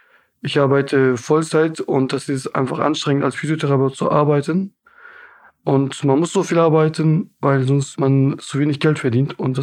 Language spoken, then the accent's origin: German; Hamburg, Germany; ich komme selber aus Billstedt-Horn und da sind die Menschen hilfsbereit